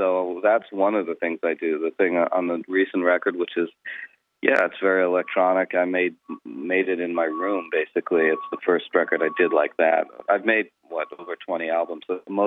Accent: Ventura, California, United States; Well, I grew up in California. I grew up just north of LA in a place called Ventura, which is about an hour north.

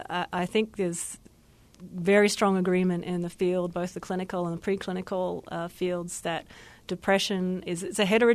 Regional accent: Australia; also born or lived in Adelaide; I hail from Australia, as you might be able to tell from the way I talk. I'm not a native of Texan by a long shot. I did all my education and graduate training in a place called Adelaide in Australia.

